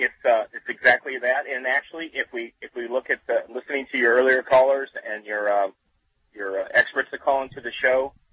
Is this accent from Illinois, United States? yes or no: yes; Illinois, United States; I grew up in Illinois between St. Louis and Chicago.